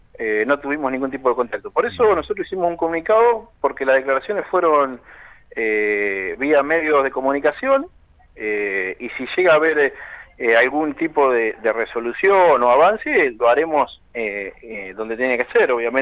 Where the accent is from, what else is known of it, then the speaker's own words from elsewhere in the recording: Carmen de Patagones, Buenos Aires Province, Argentina; que se nos tenga en cuenta que somos gente de Patagones